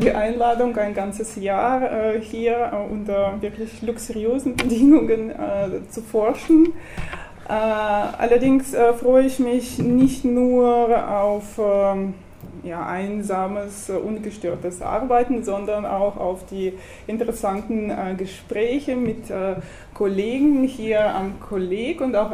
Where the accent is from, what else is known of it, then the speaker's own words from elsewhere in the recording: Saint Petersburg, Russia; German is a second language; now in Karlsruhe, Germany; wie Sie an meinem Namen vielleicht sehen und dem Akzent hören, komme ich aus Russland. Ich komme aus St. Petersburg und es ist so eine Kulturstadt, Stadt der Museen.